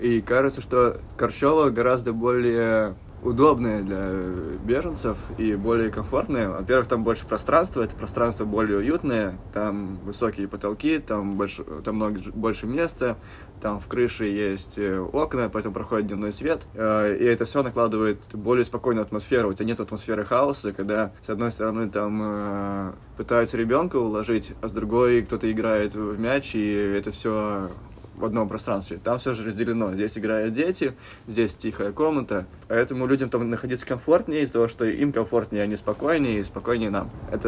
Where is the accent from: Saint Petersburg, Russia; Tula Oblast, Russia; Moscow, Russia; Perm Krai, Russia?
Saint Petersburg, Russia; now in Netherlands; Я из Нидерландов. То есть живу в Нидерландах, оригинально я из Питера.